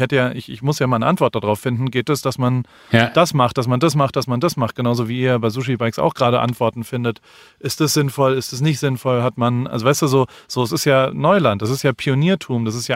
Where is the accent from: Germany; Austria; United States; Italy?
United States; German is a second language; immerhin komme ich aus Amerika